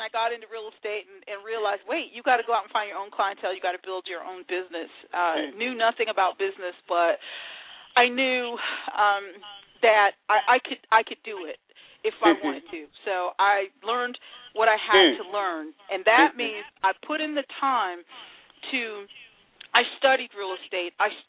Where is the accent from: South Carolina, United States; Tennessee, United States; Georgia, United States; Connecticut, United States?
South Carolina, United States; So, actually, I was raised by my grandparents. I grew up in South Carolina, and I actually left South Carolina at ni